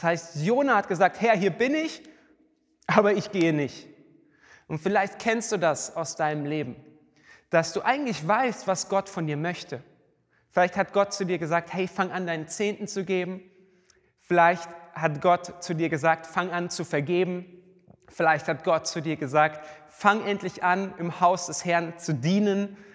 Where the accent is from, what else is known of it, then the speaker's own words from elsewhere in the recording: Starnberg, Bavaria, Germany; in meine Heimat nach Starnberg. Ich komme eigentlich aus dem schönen Süden, da wo es schön ist, nicht so wie bei uns im Pott